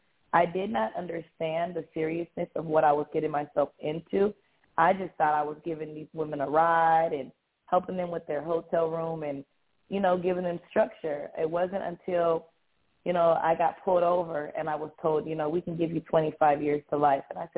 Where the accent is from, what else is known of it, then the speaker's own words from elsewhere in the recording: Granada Hills, California, United States; also born or lived in Pacoima, California; was raised in a pretty good area, Granada Hills, California. I lived in Pacoima, California, but I was raised in Granada Hills, California. It was a predominantly Jewish area, Jewish neighborhood.